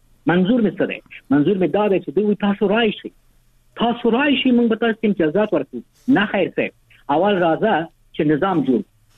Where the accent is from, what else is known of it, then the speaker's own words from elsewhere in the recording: Afghanistan; او ما غوندې میلیون ها افغانان دي